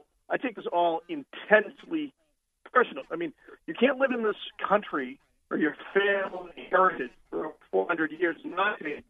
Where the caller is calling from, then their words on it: Massachusetts, United States; I'm calling from Mass.